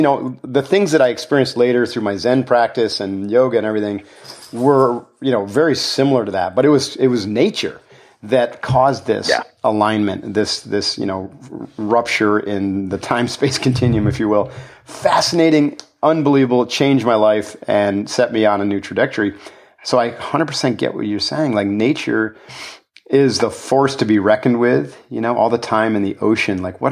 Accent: New York, United States; I grew up in the Adirondack Mountains, which is also very different than New Mexico

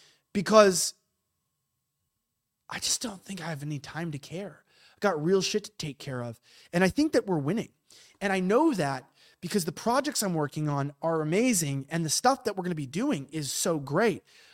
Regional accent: United States; I'm an American, so I speak weird too, even in America.

